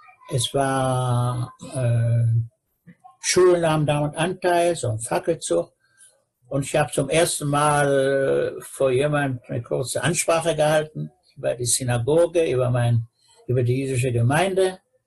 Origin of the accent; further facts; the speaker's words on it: Peine, Lower Saxony, Germany; born there; moved away; von meiner Geburtsstadt Peine